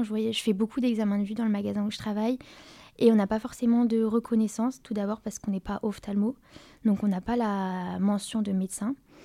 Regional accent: Brest, Brittany, France; j'ai 22 ans et je viens de Brest.

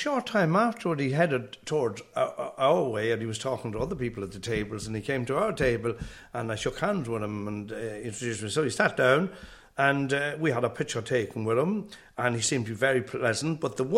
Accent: Ireland; I said, "I'm from Ireland."

